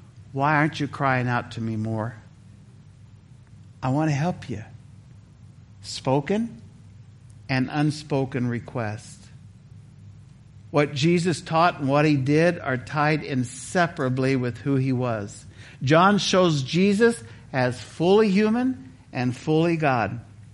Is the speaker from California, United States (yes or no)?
yes; California, United States; also born or lived in Missouri; My home state is California, and I was in Missouri for many years on a farm around fruit trees.